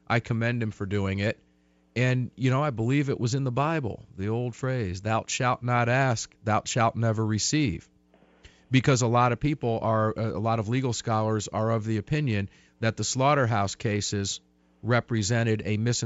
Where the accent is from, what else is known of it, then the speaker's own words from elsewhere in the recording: Tampa, Florida, United States; I got from Chuck down in Tampa, Florida, my hometown, my stomping grounds, Chuck.